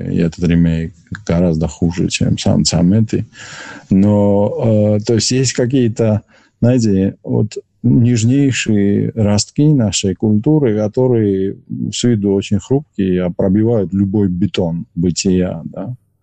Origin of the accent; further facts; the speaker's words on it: Georgia; accent: Tatsminian dialect; мой язык в Тбилиси, ну, мой там тацминский говор, например, такого, знаете, правого побережья Куры